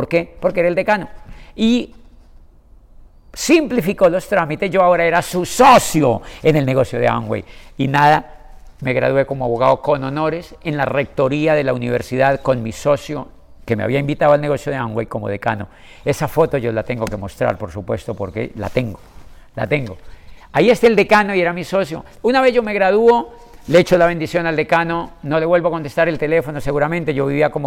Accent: Colombia; Y en mi país, por aquella época, cuando dura la carrera de derecho, cuando yo la hago, había vivido el país la etapa más convulsionada de la historia que se halla seguramente reciente en Colombia.

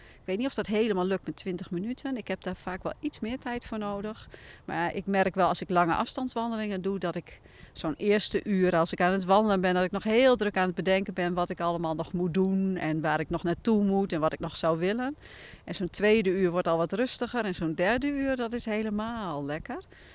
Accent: Groningen, Netherlands; Ik ben zelf opgegroeid in Groningen.

